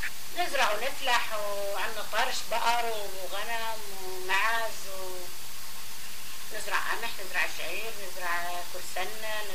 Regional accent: Palestine; moved away; احنا بعد طلعنا من فلسطين

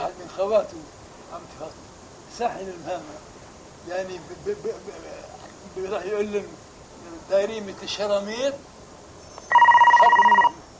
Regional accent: Palestine

